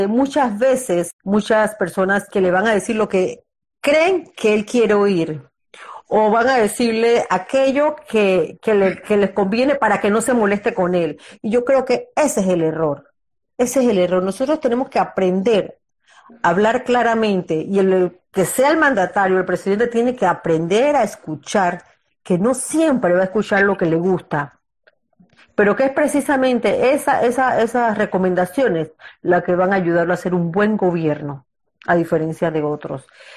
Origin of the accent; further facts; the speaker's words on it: Panama; also born or lived in Costa Rica; Yo nací en Costa Rica, pero soy panameña, sí.